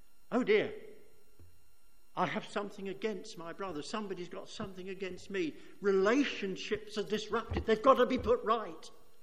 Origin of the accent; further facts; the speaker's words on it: United Kingdom; We're British people. When we go abroad, do we behave well?